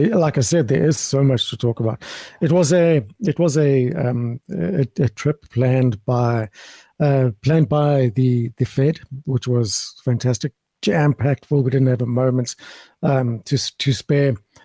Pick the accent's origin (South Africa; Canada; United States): South Africa; I'm from South Africa.